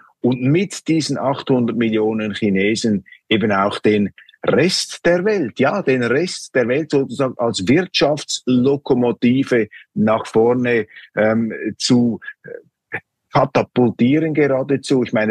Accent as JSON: {"language": "German", "country": "Switzerland", "said": "Als Schweizer kommt man sich in China natürlich noch kleiner vor"}